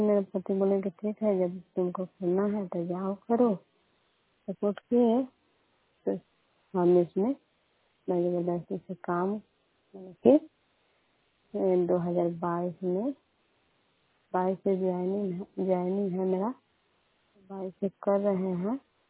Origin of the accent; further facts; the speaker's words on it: Bihar, India; और घर नंदन कैतुका है, पंचायत भी नंदन में है और मकेर प्रखंड के रहने वाली हूँ।